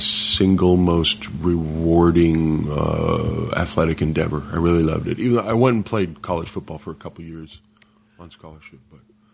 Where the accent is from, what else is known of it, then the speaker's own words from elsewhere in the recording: Idaho, United States; also born or lived in Inland Empire, United States; I grew up in Idaho. Okay. In fact, we moved to Idaho from the Inland Empire in the 60s.